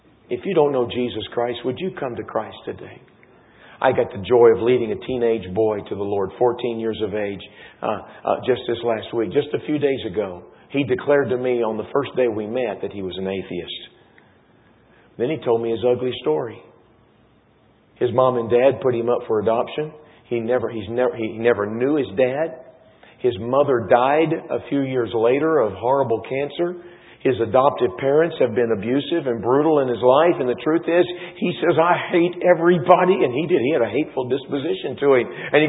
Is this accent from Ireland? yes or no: no; Texas, United States; born there; I'm a Texan by birth.